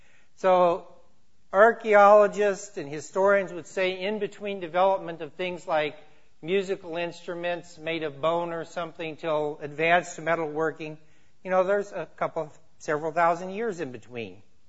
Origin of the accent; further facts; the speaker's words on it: Missouri, United States; When I was growing up in Missouri, we used to go about once or twice a year to Barbosa's Mexican Restaurant.